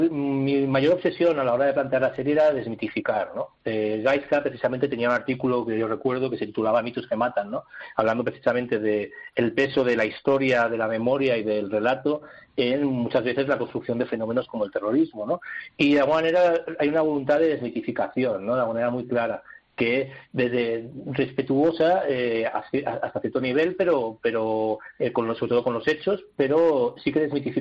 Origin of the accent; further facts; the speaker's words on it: Barcelona, Catalonia, Spain; Yo crecí en los 80, pues estaba, yo crecí en Barcelona